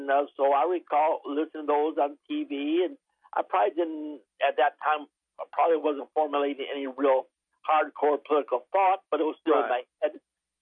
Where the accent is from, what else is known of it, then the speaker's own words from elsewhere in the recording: Detroit, Michigan, United States; born there; Well, I was born in Detroit, Michigan, back in 1946.